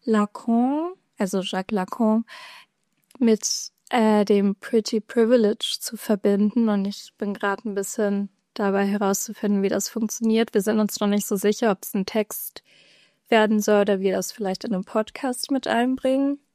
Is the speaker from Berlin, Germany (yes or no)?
no; Kiel, Schleswig-Holstein, Germany; also born or lived in Bremen; ich komme aus Kiel, bin dann nach Bremen gezogen.